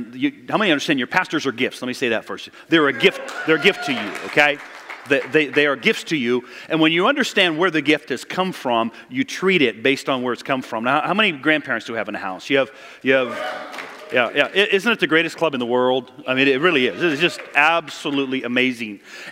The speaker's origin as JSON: {"language": "English", "region": "Pacific Northwest", "country": "United States", "said": "I talk funny because I'm from the Northwest, okay?"}